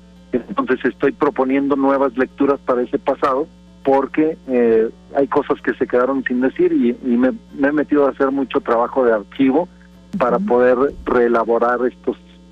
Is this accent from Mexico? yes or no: yes; Torreón, Coahuila, Mexico; moved away as an adult; Yo soy de Torreón, yo nací en Torreón, tengo ya más de 20 años viviendo en la ciudad, a donde tuve que trasladarme precisamente porque en Torreón no había opciones de profesionalización